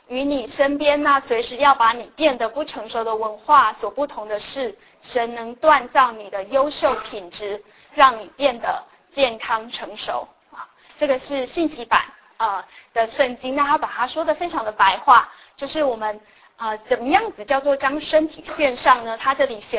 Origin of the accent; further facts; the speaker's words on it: Taiwan; 我记得我们小时候我是台湾来的